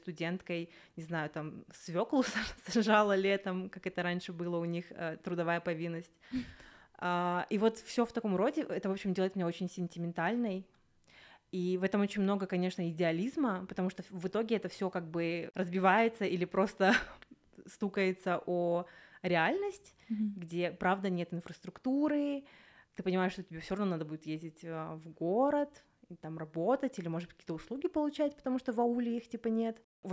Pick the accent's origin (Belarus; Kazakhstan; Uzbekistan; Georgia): Kazakhstan; Almaty Region; now in Almaty, Kazakhstan; мой родной город, он находится в 20 километрах от Алматы, и, в принципе, переезд в Алматы — это был больше вопрос моего комфорта